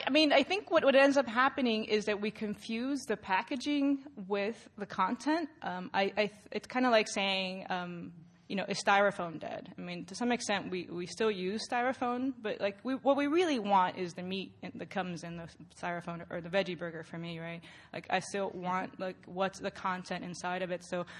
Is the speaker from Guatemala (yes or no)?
yes; Guatemala; I'm from Guatemala, and people still come down from the mountains, an hour and a half.